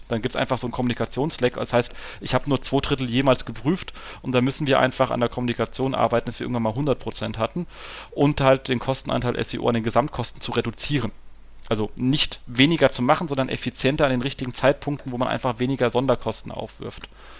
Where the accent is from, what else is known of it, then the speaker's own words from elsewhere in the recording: Hesse, Germany; sag mal da so als Hesse, gell?